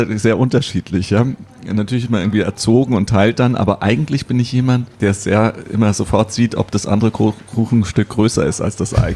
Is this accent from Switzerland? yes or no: no; Bavaria, Germany